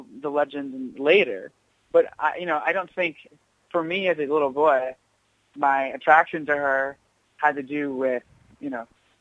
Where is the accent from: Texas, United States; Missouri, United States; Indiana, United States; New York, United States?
Texas, United States; One was growing up in Texas.